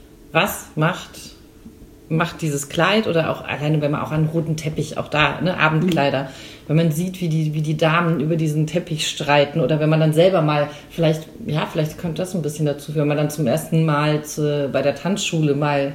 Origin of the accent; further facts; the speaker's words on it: Rhineland, Germany; born there; now in Franconia, Germany; Ich bin geboren im Rheinland, dann hat es mich hier ins schöne Franken verschlagen